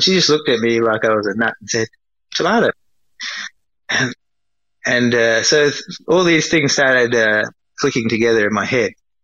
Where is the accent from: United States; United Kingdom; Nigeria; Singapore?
Singapore; I grew up with food around. My family, we're from Singapore.